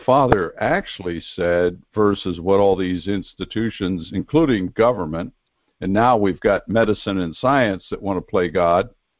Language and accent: English; New Jersey, United States; I grew up in South Jersey, part of my childhood anyway, in South Jersey, very heavily Italian at that time especially.